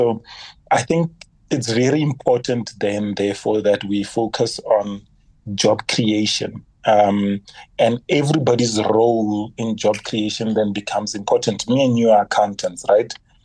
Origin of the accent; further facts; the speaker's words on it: South Africa; And it exposed us as South African accountants, for example.